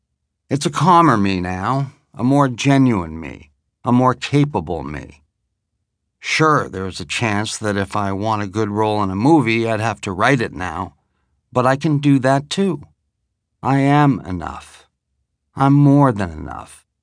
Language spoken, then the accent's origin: English; Canada; I was a kid from Canada who had all his dreams come true.